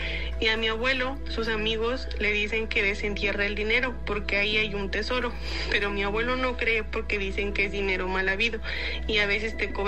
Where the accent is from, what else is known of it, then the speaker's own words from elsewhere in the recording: Tlaxcala, Mexico; now in Canada; Los escucho desde Canadá. Quiero contarles una pequeña historia de cuando estaba pequeña. Vivía en México. Soy del estado de Tlaxcala.